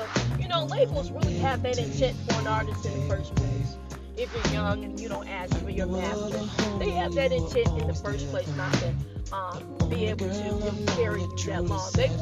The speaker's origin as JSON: {"language": "English", "country": "United States", "said": "And that's me married to a Nigerian, because I'm a Nigerian American too."}